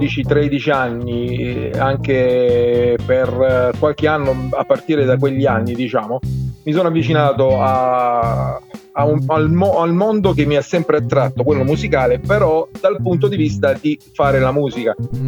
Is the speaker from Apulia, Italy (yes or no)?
yes; Brindisi, Apulia, Italy; Ti stavo dicendo che io sono di Brindisi, Sud Italia, Brindisi. Per cui una siamo città vicini, che si affaccia sul mare.